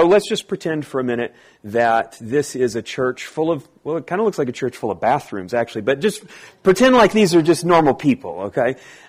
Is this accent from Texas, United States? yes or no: yes; Texas, United States; Now, I come from East Texas, and I live within the Bible Belt.